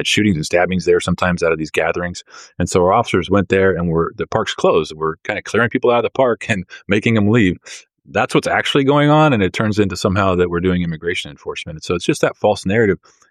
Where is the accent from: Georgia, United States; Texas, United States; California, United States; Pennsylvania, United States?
California, United States; Stockton; And I was raised in Stockton my whole life, right? And my father was a cop there too.